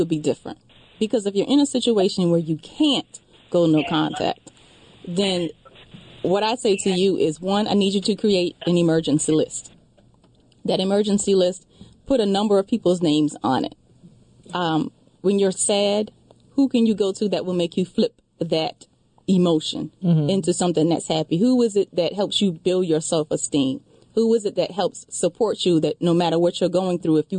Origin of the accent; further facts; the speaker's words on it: the South, United States; I grew up in the South. And yes. The South is one that what happens in this house stays in this house.